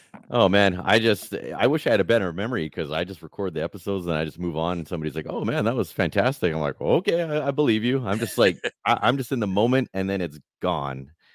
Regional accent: Canada; as a Canadian

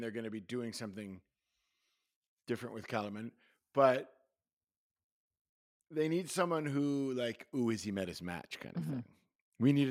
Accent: Chicago, Illinois, United States; he's been a hero of mine since I grew up in Chicago.

